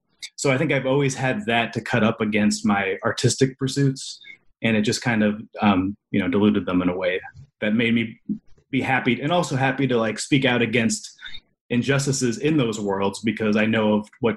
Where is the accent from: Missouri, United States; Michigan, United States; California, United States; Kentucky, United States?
Missouri, United States; St. Louis; also born or lived in Chicago; where I grew up in St. Louis, and there wasn't, you know, there was friends that I found that were passionate about the arts